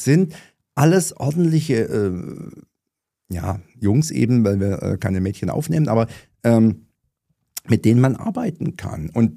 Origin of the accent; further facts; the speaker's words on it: Bavaria, Germany; als Algove bin ich ja Schwabe